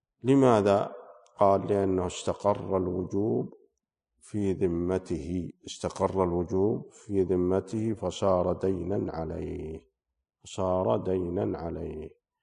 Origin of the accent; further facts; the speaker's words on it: Al-Qassim, Saudi Arabia; حنا عندنا في القصيم نسميه الجيرين